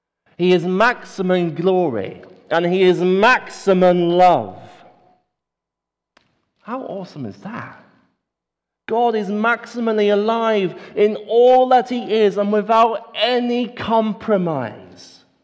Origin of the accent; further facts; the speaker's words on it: United Kingdom; we are pretty British and therefore can be quite reserved and very careful about what we